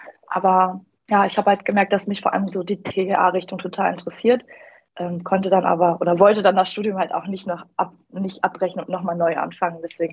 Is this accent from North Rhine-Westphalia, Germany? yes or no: no; Ludwigsfelde, Brandenburg, Germany; bin jetzt 27 Jahre alt, bin Auszubildende im dritten Lehrjahr Anlagenmechanikerin. Ich komme aus der Nähe von Berlin, aus dem schönen Land Brandenburg, genau Ludwigsfelde.